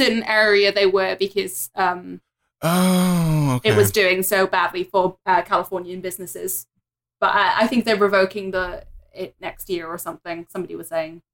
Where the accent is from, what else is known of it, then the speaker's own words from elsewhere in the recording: Swansea, Wales, United Kingdom; born there; also born or lived in London; But I was born in Swansea, which is an area of South Wales.